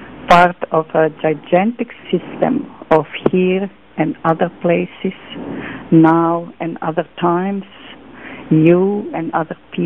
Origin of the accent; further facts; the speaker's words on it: Canada; being Canadian, I am amazed every spring that anything would grow out of the frozen desert that covered my environment for months.